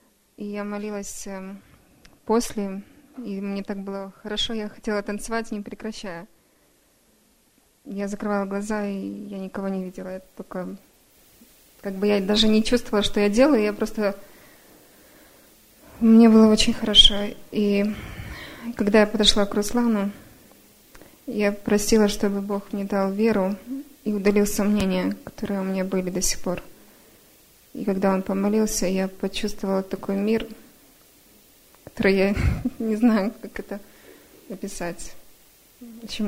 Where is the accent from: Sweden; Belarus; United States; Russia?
United States; Portland; я из Портленда